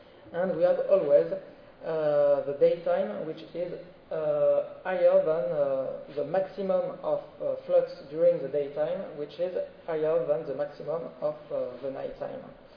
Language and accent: English; France; accent: French; English is a second language; So thank you, and sorry for my terrible French accent.